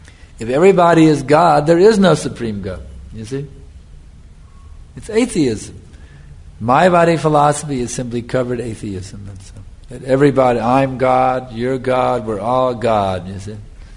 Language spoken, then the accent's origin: English; United States; In the last 20 years, when I grew up in America, we never had beggars, but now they're very common.